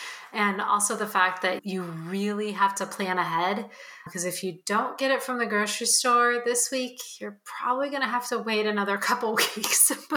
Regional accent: California, United States; So I'm actually from California, which is on the other side of the country. So it's on the West Coast.

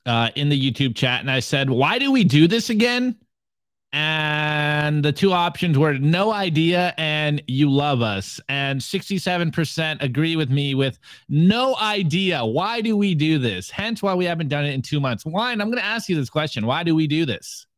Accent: Miami, Florida, United States; I feel rich for once because I grew up poor in Miami, bro.

